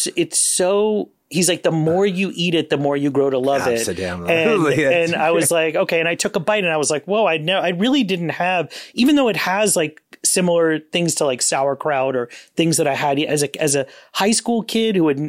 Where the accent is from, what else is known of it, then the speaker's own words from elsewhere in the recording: Miami, Florida, United States; I was actually born in Miami.